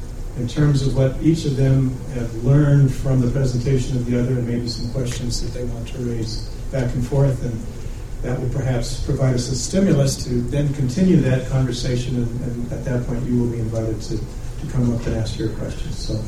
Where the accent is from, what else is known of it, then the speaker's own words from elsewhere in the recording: Utah, United States; moved away as an adult; I was born and raised in Utah, attended South High School, and went on to the University of Utah, got my bachelor's degree there, met my wife Lauren, and we got married, and then moved on to Michigan